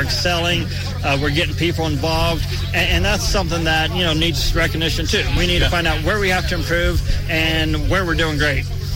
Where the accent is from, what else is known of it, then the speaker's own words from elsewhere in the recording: Murfreesboro, Tennessee, United States; And I'm from Tennessee.